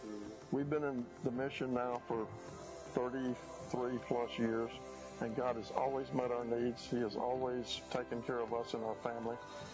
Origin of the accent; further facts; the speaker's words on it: Montgomery, Alabama, United States; We came from Montgomery, Alabama, where I was in a family business with my dad, and we did that for 11 years.